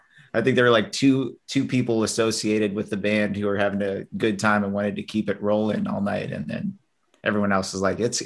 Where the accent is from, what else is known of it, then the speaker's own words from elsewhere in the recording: St. Louis, Missouri, United States; I remember growing up in St. Louis City, like, you know, Fred Bird, the mascot, would come do block parties and stuff and hand out baseball cards.